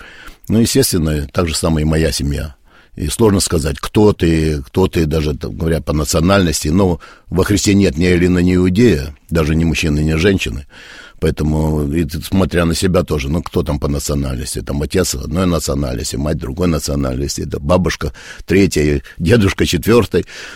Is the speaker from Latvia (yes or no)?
no; Odesa, Odesa Oblast, Ukraine; born there; Хотя я родился на Украине, в городе Одесса.